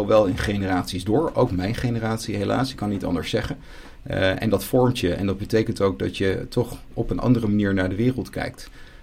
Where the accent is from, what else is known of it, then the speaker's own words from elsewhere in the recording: Hilversum, North Holland, Netherlands; born there; Ik ben er geboren, ja. Ik ben in Hilversum geboren, dat is helemaal waar, ja.